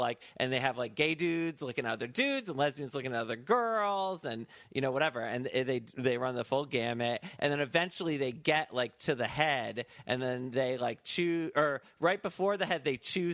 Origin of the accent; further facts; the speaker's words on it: United States; She has to hang out with me because we're both American.